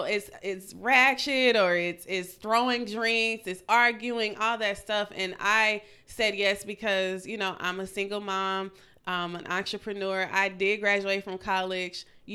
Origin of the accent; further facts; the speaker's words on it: Missouri, United States; now in Atlanta, United States; So I'm a Midwest girl.